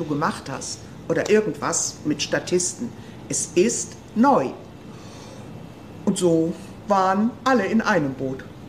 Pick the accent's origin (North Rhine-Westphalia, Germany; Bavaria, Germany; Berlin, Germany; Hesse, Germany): North Rhine-Westphalia, Germany; Frank? Kommt aus Dorsten und mein Heimatort ist 20 Minuten entfernt davon. Ich denke, nee, zwei so westfälische Kodderschnauzen in einem Team geht nicht.